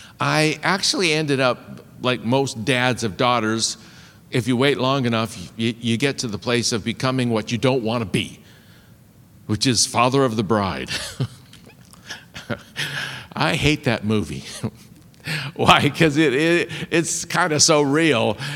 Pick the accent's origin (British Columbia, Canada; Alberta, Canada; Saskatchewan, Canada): British Columbia, Canada; Vancouver; I was raised in Vancouver, born in Vancouver, raised in Vancouver. I'm the second oldest of 11.